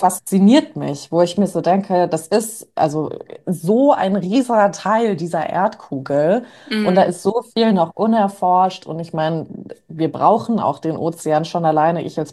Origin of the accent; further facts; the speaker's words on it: New York, United States; ich bin ja in New York aufgewachsen